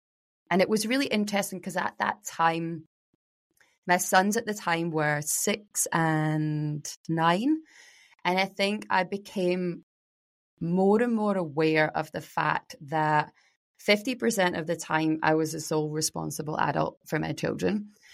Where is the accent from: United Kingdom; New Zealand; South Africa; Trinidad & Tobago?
United Kingdom; Glasgow, Scotland; I grew up in Glasgow with a, you know, Irish Scottish family.